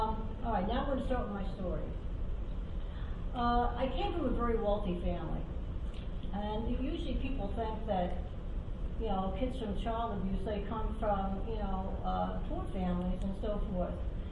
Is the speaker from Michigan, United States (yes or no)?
no; New York, United States; born there; I was born in New York. Most of my family was born in New York.